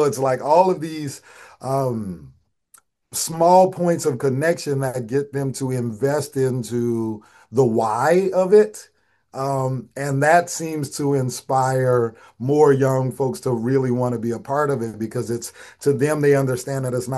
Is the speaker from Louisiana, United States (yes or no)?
yes; New Orleans, Louisiana, United States; I'm growing up in New Orleans and my family, everyone has to play.